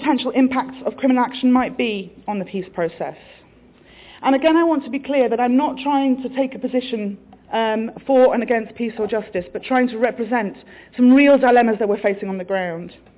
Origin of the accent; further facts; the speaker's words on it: United Kingdom; as a British national, I should acknowledge since before independence as well.